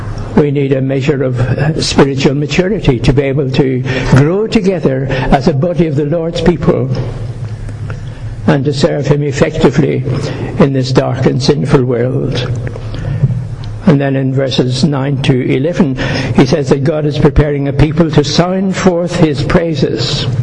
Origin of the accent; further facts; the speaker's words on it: Ireland; Being Irish, I'll start at the third one.